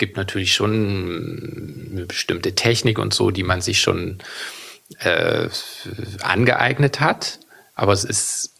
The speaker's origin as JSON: {"language": "German", "town": "Weimar", "region": "Thuringia", "country": "Germany", "tie": "born or raised there", "said": "Ich bin ja in Weimar aufgewachsen, eine Stadt, wo auch Kultur eine ganz große Rolle spielt."}